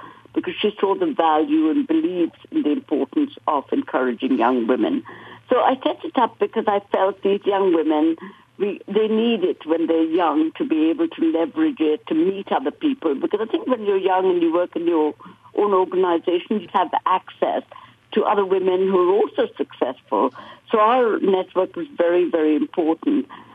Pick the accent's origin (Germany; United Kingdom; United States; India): India; when I was growing up in India